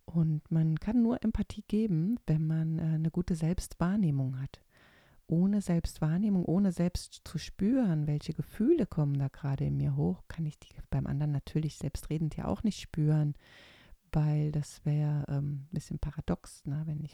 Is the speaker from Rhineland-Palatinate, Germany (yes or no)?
yes; Rhineland-Palatinate, Germany; Oder ich komme aus der Moselregion und da hieß das immer, Kinderwillen ist Kälbertreck.